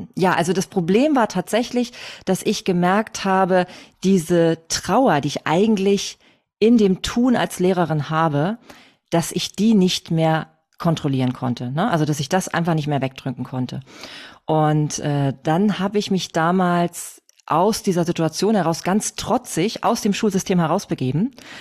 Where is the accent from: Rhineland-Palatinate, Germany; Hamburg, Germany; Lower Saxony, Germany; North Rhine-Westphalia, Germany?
Hamburg, Germany; wie schon gehört. Ich komme aus Hamburg. Ich bin alleinerziehend mit 2 Töchtern. Ich selbst bin inzwischen 46